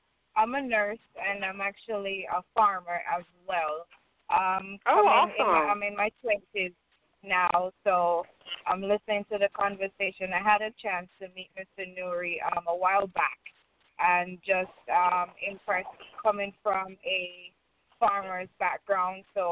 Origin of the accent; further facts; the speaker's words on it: Jamaica; now in United States; I grew up I'm originally from Jamaica, so I'm around food farming